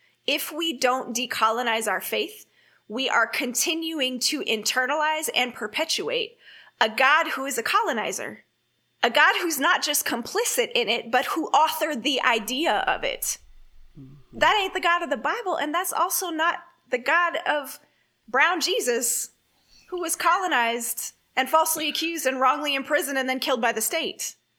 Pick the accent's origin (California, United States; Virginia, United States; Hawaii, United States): California, United States; Oakland; also born or lived in Soweto, South Africa; growing up in East Oakland, you know, it's the birthplace of the Black Panther Party, and then spending a decade in Soweto